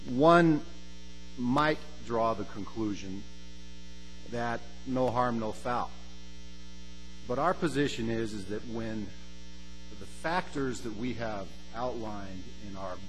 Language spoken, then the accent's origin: English; Helena, Montana, United States; I'm a lawyer from Helena, Montana.